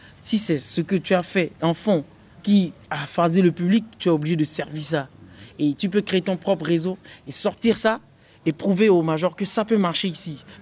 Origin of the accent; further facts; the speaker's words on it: Benin; par exemple chez moi au Bénin